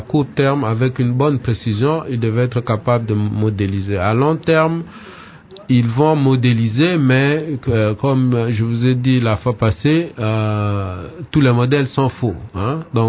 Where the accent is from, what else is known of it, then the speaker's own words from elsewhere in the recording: DR Congo; chez nous, en RDC